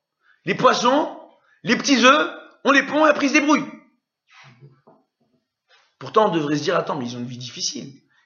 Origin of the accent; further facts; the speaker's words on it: Tunisia; je suis tunisien, mais je me soigne